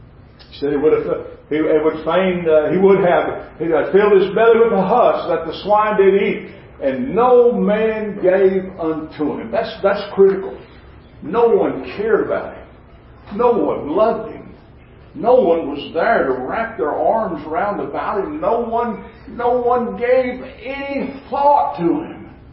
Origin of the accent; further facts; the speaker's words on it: Dallas, Texas, United States; also born or lived in Greenville, Texas; I was born in Greenville, Texas, only because my grandmother and grandfather lived outside of Greenville. Well, I was born there, but I was en route to Dallas, and that's where I spent all my life.